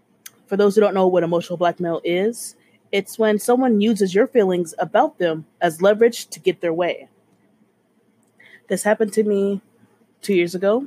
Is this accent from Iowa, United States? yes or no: no; Texas, United States; Like I said … I'm a Texan in my late 20s.